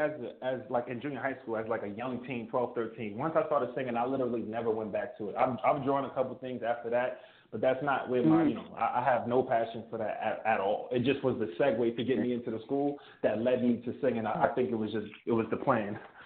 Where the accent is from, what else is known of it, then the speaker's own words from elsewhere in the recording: Brooklyn, New York, United States; now in Texas, United States; I'm a 25-year-old kid, man … I'm from Brooklyn, New York. I live in Texas right now.